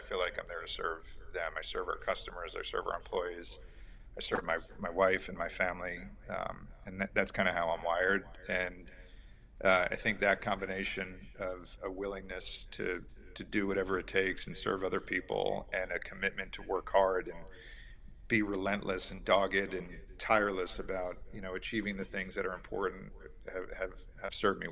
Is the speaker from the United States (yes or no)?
yes; East Coast, United States; now in Texas, United States; I grew up on the East Coast, lived on the West Coast for a little while, but moving to Texas, to me, might as well have been like moving to Saturn.